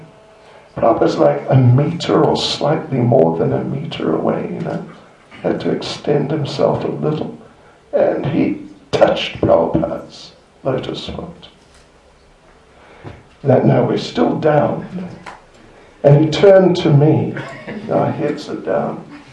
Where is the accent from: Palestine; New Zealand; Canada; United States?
New Zealand; now in England; when I came from New Zealand to England in 72, I came on a ship, a passenger liner, like a cruise liner.